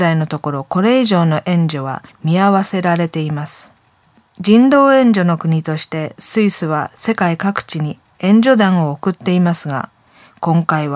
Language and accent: Japanese; Morioka, Iwate, Japan; 私の故郷の方言を思い出すんですけれども